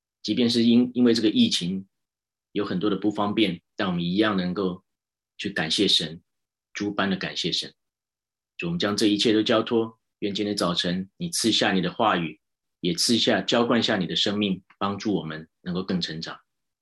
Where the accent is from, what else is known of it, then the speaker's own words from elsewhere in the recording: Taiwan; now in United States; 本来以为我的故乡台湾是很紧急的状态，